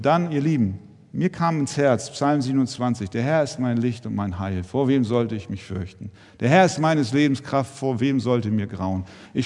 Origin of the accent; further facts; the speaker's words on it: Germany; Ich durfte neu lernen, dankbar zu sein für das, was ich in meinem Leben und was wir auch als Deutsche in unserem Land an Vorzügen genießen dürfen.